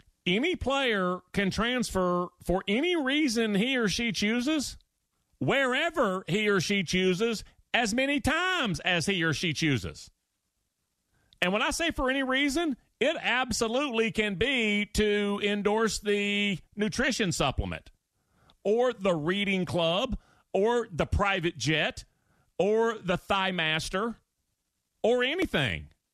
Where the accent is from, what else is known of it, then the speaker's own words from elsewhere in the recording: Germany; also born or lived in Japan; I grew up in Germany and Japan.